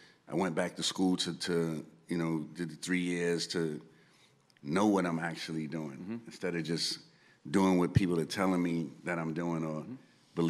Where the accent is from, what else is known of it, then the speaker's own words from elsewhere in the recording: Bronx, New York, United States; growing up in the Bronx, looking at cars passing in the hood that I couldn't afford